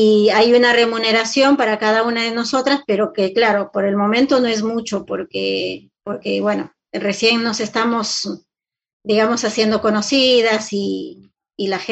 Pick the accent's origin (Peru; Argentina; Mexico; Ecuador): Peru; 13 de nosotras somos peruanas